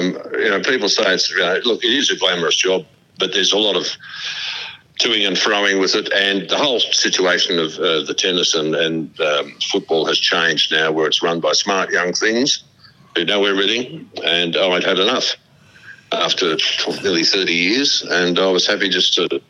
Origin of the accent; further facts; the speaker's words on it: Sydney, New South Wales, Australia; I grew up in Sydney. I went to the King's School of Parramatta.